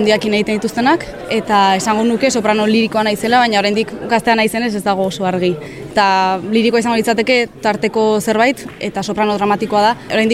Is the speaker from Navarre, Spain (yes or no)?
no; Vitoria-Gasteiz, Basque Country, Spain; baina Gasteizen hasi nintzen, ni Gasteizkoa naiz